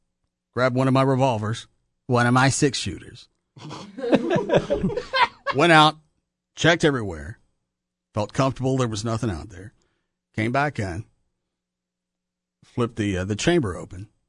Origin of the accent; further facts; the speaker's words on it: the South, United States; Well, I'm from the South and I got whipped, but I wouldn't do it if I had kids.